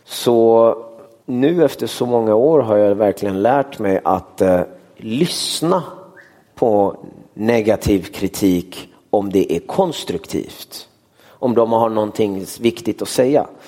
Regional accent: Gothenburg, Västra Götaland County, Sweden; jag är från Göteborg

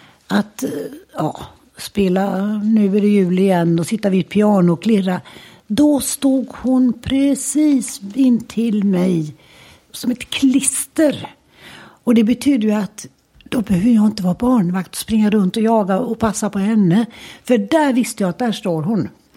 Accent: Gothenburg, Västra Götaland County, Sweden; Och där växte vi upp och bodde i många, alla år. Och idag är den till och med... Det var sånt där radhus, gammalmodigt träradhus. Boråsvägen ut hette det väl på den tiden. Precis i ytterkanten av Örgryte.

